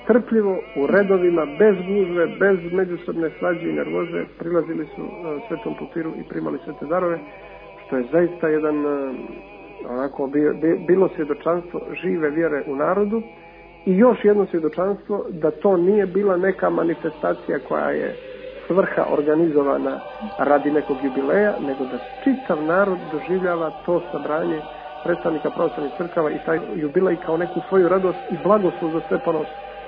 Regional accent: Montenegro; visoko prosvećeni mitropoliti i moja malenkost, mi smo bili iz Crne Gore

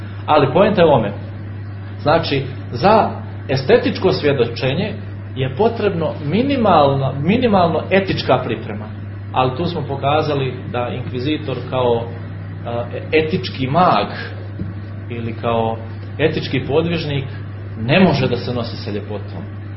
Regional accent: Montenegro; Postao je kod nas u Crnoj Gori pleme Ljubovića.

